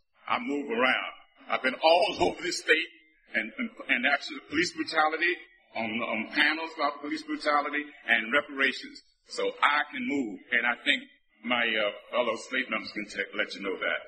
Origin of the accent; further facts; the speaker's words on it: New York, United States; I'm from Long Island.